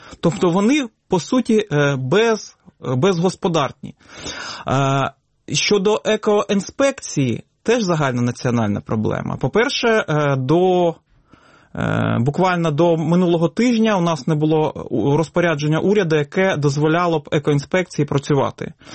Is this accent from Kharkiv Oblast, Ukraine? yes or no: no; Donetsk Oblast, Ukraine; це моя мала батьківщина. І я сам народився, виріс в сільській місцевості Донеччини.